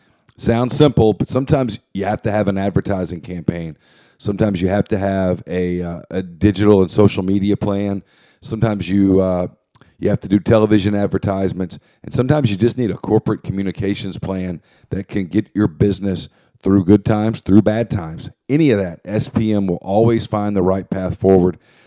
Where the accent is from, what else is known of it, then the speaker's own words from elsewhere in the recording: Louisiana, United States; I'm like you. I grew up in Louisiana. We didn't know anything about soccer